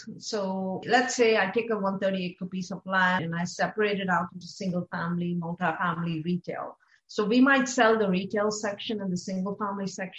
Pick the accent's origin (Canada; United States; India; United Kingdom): India; I saw this growing up in India as well.